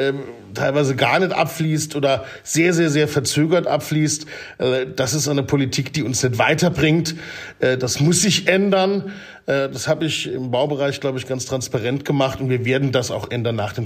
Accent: Homburg, Saarland, Germany; in meinem Heimatort in Homburg-Erbach. Ich bin aufgewachsen in Blexbach und Homburg, habe am Safalds-Gymnasium in Homburg mein Abitur gemacht, habe dann Wehrdienst geleistet in Germersheim und in Trier und dann an der Uni in Saarbrücken BWL und Informatik studiert.

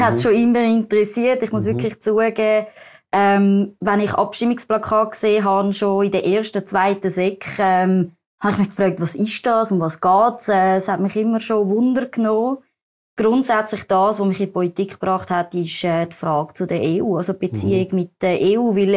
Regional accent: Switzerland; ich bin in der Schweiz aufgewachsen, ich habe das Erfolgsmodell dürfen eins zu eins miterleben

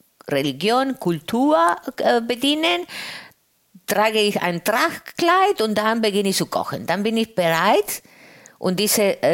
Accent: Greece; German is a second language; Und dann haben wir als Grieche, griechische Musik natürlich gab es als Hintergrund.

